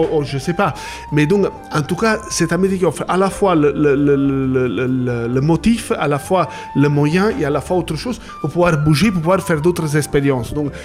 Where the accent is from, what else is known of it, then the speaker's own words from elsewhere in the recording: Naples, Campania, Italy; born there; French is a second language; moved away; also born or lived in England; je suis italien, bon, je pense que l'accent, vous pouvez l'entendre. Je suis né dans la banlieue de Naples, donc il y a très longtemps, il vaut mieux ne pas le dire. Bon, après, j'ai travaillé, vécu et travaillé un peu en Angleterre, 2 années